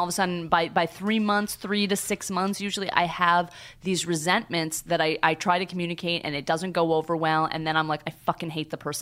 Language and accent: English; Boston, Massachusetts, United States; I grew up in Boston, which is all Irish Catholic.